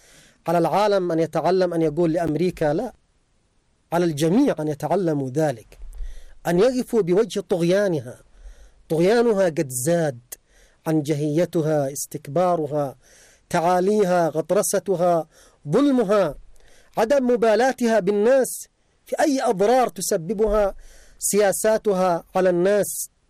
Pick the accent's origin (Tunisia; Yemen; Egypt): Yemen; نحن كشعب يمني ينتمي للإسلام يؤمن بالقرآن